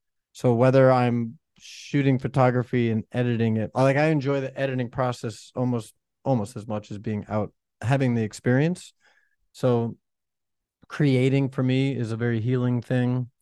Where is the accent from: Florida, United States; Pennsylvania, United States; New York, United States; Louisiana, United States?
Florida, United States; Fort Lauderdale; In 2005, end of 2005, I was living in Key West, Florida. I grew up in Fort Lauderdale, Florida.